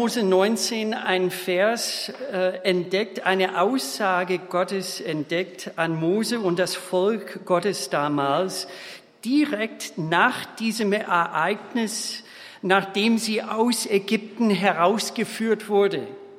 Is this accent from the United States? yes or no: yes; Minnesota, United States; German is a second language; moved away as an adult; now in Germany; Wie Sie hören, ich komme nicht aus Schwabenland, ich komme aus Bundesstaat Minnesota in den USA. Dort bin ich geboren, aufgewachsen